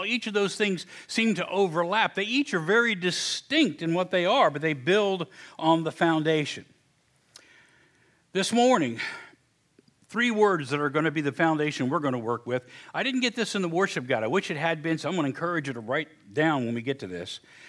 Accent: West Virginia, United States; I'm from West Virginia, so I like it simple.

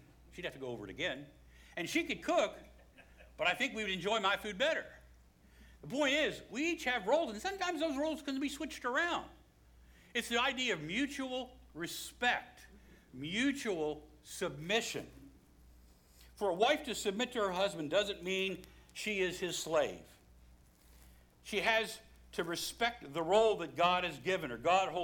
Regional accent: West Virginia, United States; I'm from West Virginia.

